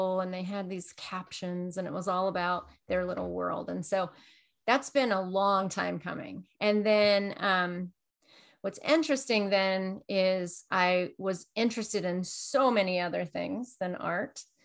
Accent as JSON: {"language": "English", "region": "Kansas", "country": "United States", "tie": "born or raised there", "said": "So I grew up in Kansas."}